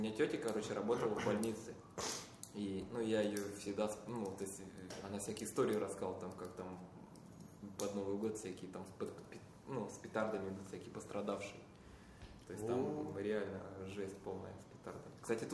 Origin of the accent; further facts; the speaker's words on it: United States; now in Canada; Ну, а я из Америки как раз таки сюда перебрался.